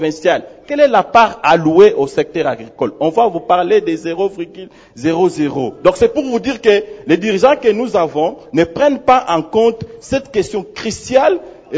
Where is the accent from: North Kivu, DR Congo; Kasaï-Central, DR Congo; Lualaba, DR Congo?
Kasaï-Central, DR Congo; Kananga; Vous savez que ici chez nous au Kassai Central, à Kananga en particulier, le maïs constitue l'aliment de base.